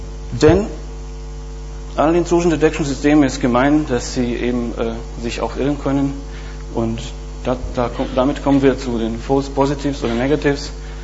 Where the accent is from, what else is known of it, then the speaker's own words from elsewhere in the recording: Bosnia & Herzegovina; Ich komme aus Bosnien, falls Sie sich über meinen Namen wundern